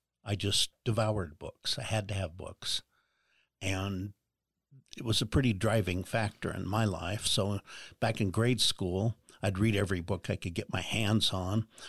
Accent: South Salt Lake, Utah, United States; I grew up on Blair Street, just off 27th South in South Salt Lake.

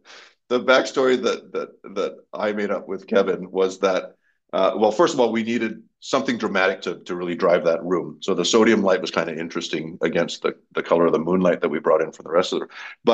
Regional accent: Malaysia; And then of course she's Malaysian, I'm Malaysian, so that was one of the best parts of it for me

